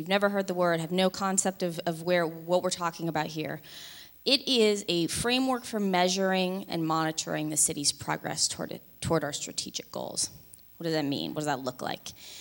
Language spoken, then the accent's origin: English; Kansas City, United States; I grew up in the Kansas City metro area, and I had the experience of going away for school